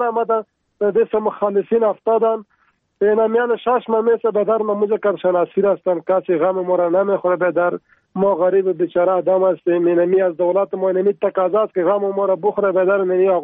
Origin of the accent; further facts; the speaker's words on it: Paktika, Afghanistan; از ویدار از کابل تماس گرفتیم. ولایت ما پکتیکا است. 40 سال میشه نمینجا در منطقه در لمان زندگی میکنیم.